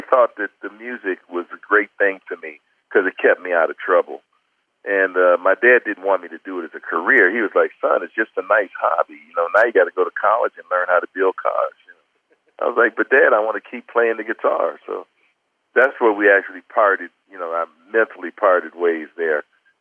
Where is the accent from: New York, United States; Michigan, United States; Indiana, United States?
Michigan, United States; Detroit; starts with me growing up in Detroit